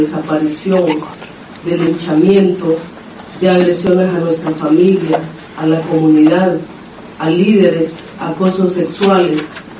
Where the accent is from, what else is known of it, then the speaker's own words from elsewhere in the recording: Honduras; como Lenca, como Copín, como hondureñas y hondureños que estamos acá